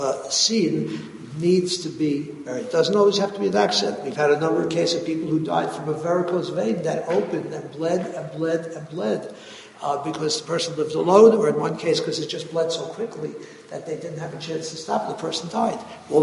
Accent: New York, United States; I remember as a child growing up in Williamsburg

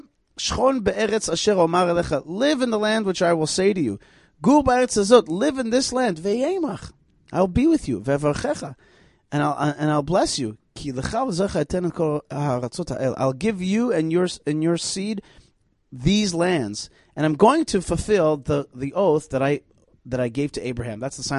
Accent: Israel; I'm like, I'm from Israel.

